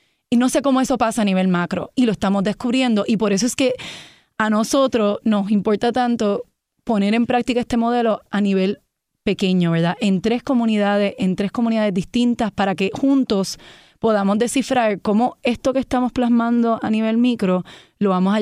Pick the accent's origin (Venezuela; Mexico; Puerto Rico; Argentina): Puerto Rico; moved away as an adult; Pues yo me fui de Puerto Rico a los 18 años a estudiar fuera.